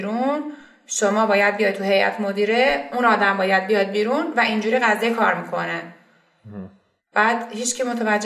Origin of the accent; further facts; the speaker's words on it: Iran; به خصوص ما آدمایی که خیلی شاید تو ایران بزرگ شدیم